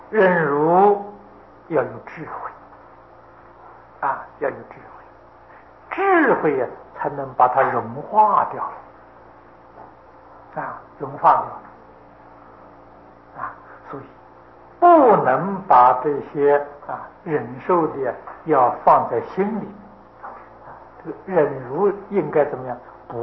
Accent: China; 因为我们中国人呢还是有很有耐心的啊，是能忍的。

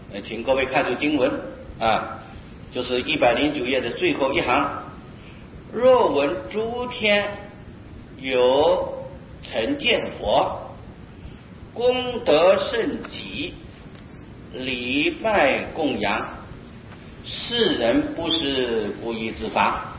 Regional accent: Taiwan; 就像我们台湾人

